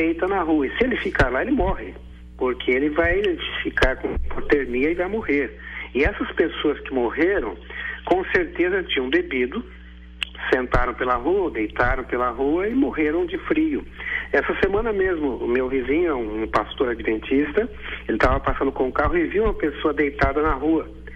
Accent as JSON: {"language": "Portuguese", "country": "Brazil", "said": "Nós que somos brasileiros, esse é o nosso terceiro inverno aqui."}